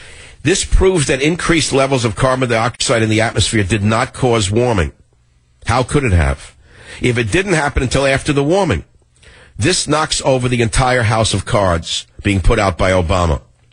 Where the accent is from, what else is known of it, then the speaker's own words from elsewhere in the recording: California, United States; I would live for the day that I see this happen in California, my home state.